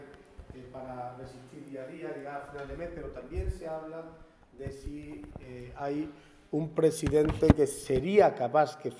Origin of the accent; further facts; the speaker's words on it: Antequera, Andalusia, Spain; consideramos como andaluces, como antequeranos, como malagueños